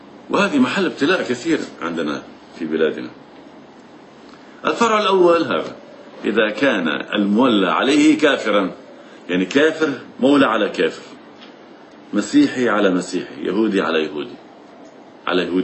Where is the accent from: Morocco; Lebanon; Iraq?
Lebanon; أو في عندنا في لبنان